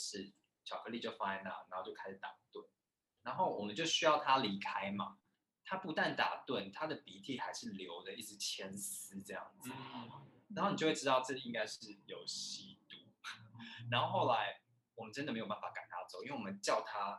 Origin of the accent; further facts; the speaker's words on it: Taiwan; 然后我们台湾人常常会怪说印度人有印度口音，但其实欧洲人也有欧洲口音，台湾人也有台湾口音